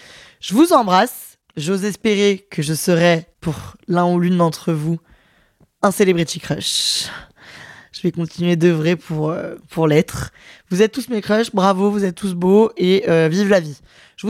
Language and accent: French; Lyon, Auvergne-Rhône-Alpes, France; il vient de chez moi à Lyon, à côté de Lyon.